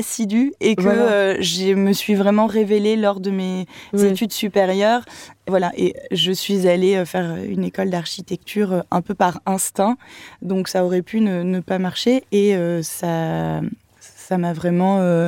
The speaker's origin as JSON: {"language": "French", "town": "Nancy", "region": "Grand Est", "country": "France", "tie": "born or raised there", "said": "Alors moi, je suis née à Nancy, en Lorraine, où j'ai fait toutes mes études et mon lycée"}